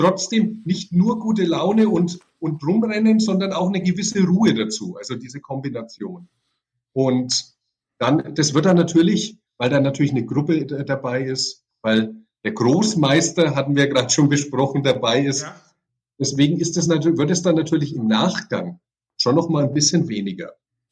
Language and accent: German; Bavaria, Germany; accent: Franconian; ich spreche Fränkisch